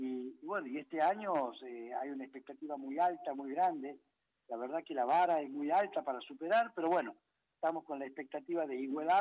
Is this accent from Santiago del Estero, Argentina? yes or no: yes; Santiago del Estero, Argentina; accent: Catamarca; Tenemos mucha influencia catamarqueña, lo habrás notado en mi tonada. Yo soy un santiagueño de cepa con tonada catamarqueña.